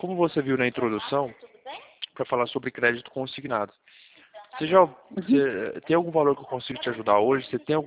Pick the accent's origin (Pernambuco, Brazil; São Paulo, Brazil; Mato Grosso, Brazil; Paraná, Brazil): São Paulo, Brazil; eu sou de São Paulo